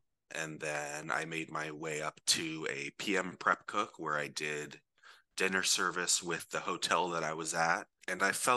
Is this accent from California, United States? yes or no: yes; Studio City, California, United States; I grew up in Studio City, Sherman Oaks area